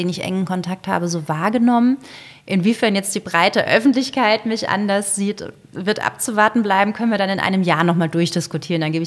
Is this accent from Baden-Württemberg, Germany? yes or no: yes; Freiburg, Baden-Württemberg, Germany; moved away as an adult; also born or lived in Lörrach; now in Hamburg, Germany; Ich bin in Lörrach geboren. Das ist auf der deutschen Seite, aber gegenüber der Schweiz, gegenüber von Basel. Und bin dann in Freiburg groß geworden und bin zum Studium nach Hamburg gekommen.